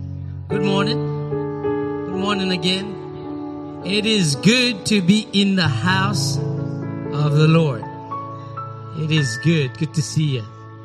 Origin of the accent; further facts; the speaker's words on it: Carrefour, Ouest, Haiti; also born or lived in Port-au-Prince; I was born in Haiti. I was born in Port-au-Prince and raised in Carrefour, which is like about 20 miles west of Port-au-Prince.